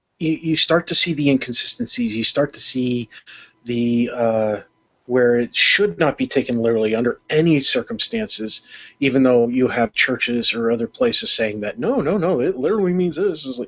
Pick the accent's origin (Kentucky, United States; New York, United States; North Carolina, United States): New York, United States; also born or lived in Maryland; I grew up in New York, actually, even though I was born in Maryland, and I've since returned to Maryland.